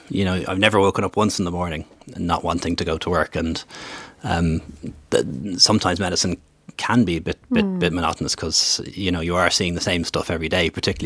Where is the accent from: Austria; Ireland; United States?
Ireland; Dublin, Leinster; born there; I was born in the Rotunda, you know. I'm a proper Northsider, you know. I don't go back to India